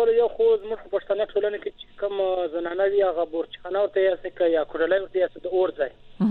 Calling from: Zhob, Balochistan, Pakistan; د پاکستان بلوچستان ضلع ژو کلمې بازار څخه خبرې کوم.

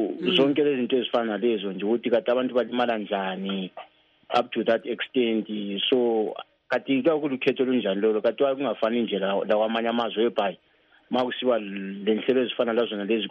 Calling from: Botswana; I'm calling from Botswana.

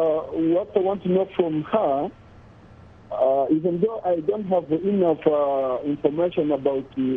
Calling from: Tanzania; I'm speaking from Karabu, Kabila, Tanzania.

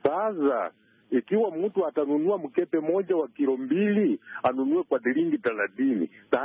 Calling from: Bungoma County, Kenya; natoka sehemu za Bungoma, kaunti ya Bungoma, sehemu za Sango Malakizi.

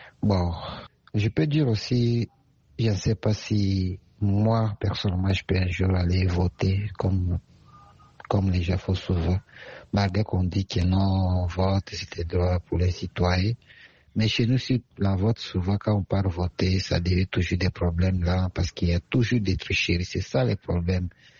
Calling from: Bunia, Ituri, DR Congo; toujours votre auditeur de l'Ituri, donc en République démocratique du Congo, en ville de Bounia.

